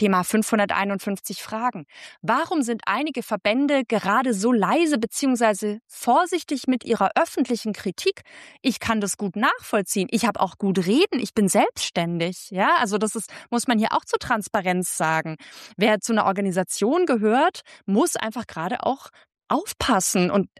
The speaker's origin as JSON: {"language": "German", "region": "West Germany", "country": "Germany", "said": "dass mir als Wessi, Entschuldigung, da wirklich die Spucke wegbleibt"}